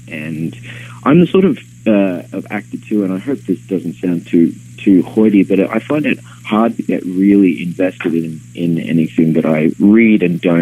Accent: Australia; the way that I grew up in Australia in terms of my education and culturally

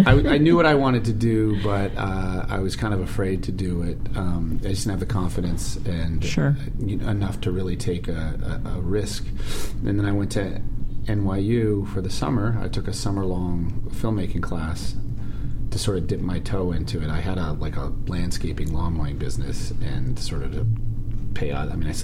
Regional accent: New Hampshire, United States; I'm from New Hampshire.

